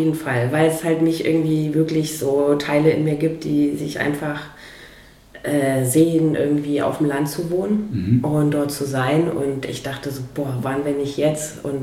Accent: Fürstenwalde, Brandenburg, Germany; now in Berlin, Germany; wie ich damals angekommen bin aus Fürstenwalde in Berlin

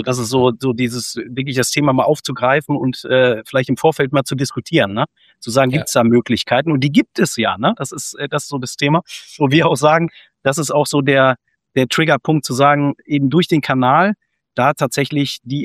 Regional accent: North Rhine-Westphalia, Germany; ich komme aus dem Westfälischen, ne? Da sagt man dazu.

